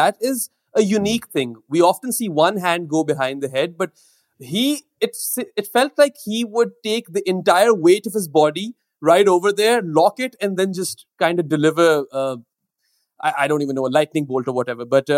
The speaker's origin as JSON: {"language": "English", "country": "Pakistan", "said": "I hail from Pakistan."}